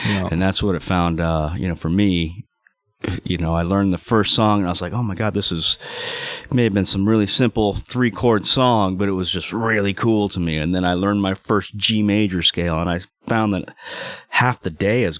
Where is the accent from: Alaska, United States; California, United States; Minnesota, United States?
Alaska, United States; Girdwood; also born or lived in Anchorage; Yes, I'm from Anchorage, Alaska. Or actually, let's just say Alaska, and I will say Anchorage because it is the nearest town that I lived in. Came from a town called Girdwood, which is about 40, maybe 50 miles outside of Anchorage.